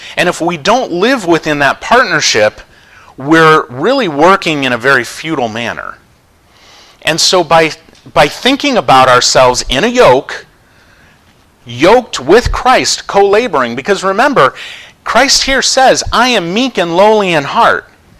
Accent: Maine, United States; I grew up in Maine, and there were quite a few families around that had teams of dog sled dogs

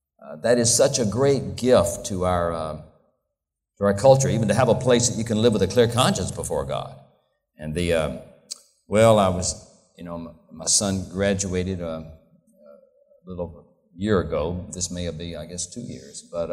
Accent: Deep South, United States; I'm from the Deep South. I never thought you ought to pay anybody to exercise.

